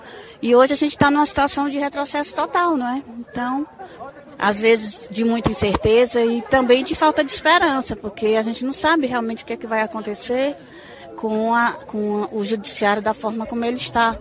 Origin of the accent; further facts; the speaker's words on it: Northeast Region, Brazil; eu como nordestina e conhecedora muito grande de todas as contradições que existem nesse país com relação à região Nordeste